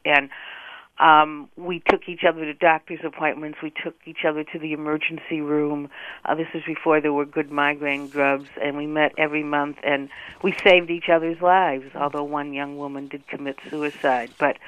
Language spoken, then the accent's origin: English; Chicago, Illinois, United States